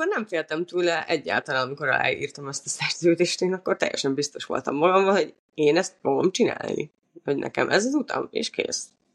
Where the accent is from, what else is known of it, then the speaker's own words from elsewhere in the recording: Hungary; moved away; Egyébként nagyon el is kezdett már hiányozni a szülőhazám, a magyar nyelv, így, hogy tényleg már 5 nyelven megtanultam beszélni, vagy hát 4-en, ugye az anyanyelvemen.